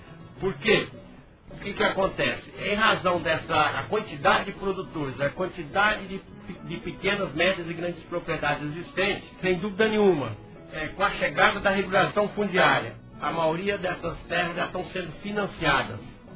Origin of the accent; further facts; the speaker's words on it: Rolim de Moura, Rondônia, Brazil; now in Porto Velho, Brazil; eu digo nossa porque hoje estou residindo em Porto Velho, mas sou da região da Grande Rolim de Ouro